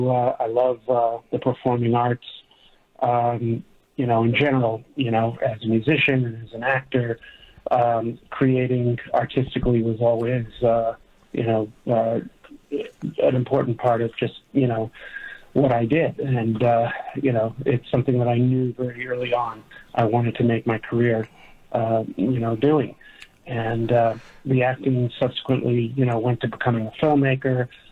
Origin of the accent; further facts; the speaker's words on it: Bronx, New York, United States; Originally Bronx, New York, and I started out as a musician and segued to becoming an actor.